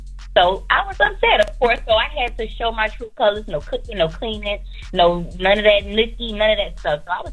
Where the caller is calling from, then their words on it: Florida, United States; I'm calling from Florida.